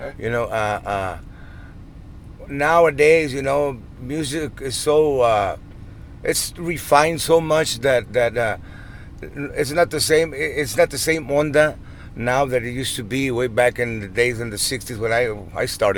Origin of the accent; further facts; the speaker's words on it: Knox City, Texas, United States; born there; I was born in Knox City, Texas. It's the West Texas by Wichita Falls. It's going up towards Abilene and up there.